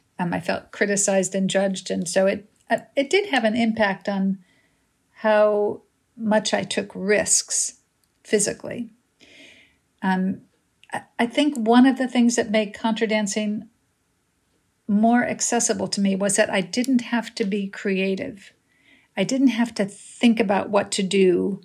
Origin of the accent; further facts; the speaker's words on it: Illinois, United States; No, I grew up in the Midwest. I grew up in small town Illinois. So St. Louis wasn't that far to go for school. I went there for school and then stayed to work for a few years.